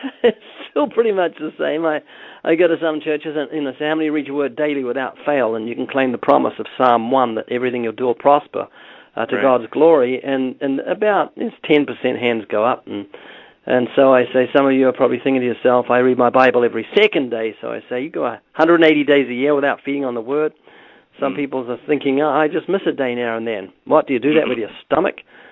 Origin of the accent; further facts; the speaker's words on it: New Zealand; accent: New Zealand; now in United States; I was born twice in New Zealand. Notice the slight accents because I've only been in the U.S. 22 years, but I spent most of my life in, down under in New Zealand walking around upside down.